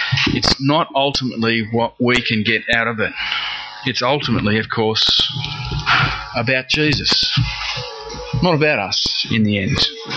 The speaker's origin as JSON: {"language": "English", "town": "Sydney", "region": "New South Wales", "country": "Australia", "tie": "born or raised there", "said": "especially when I was in Sydney, growing up in Sydney playing hockey."}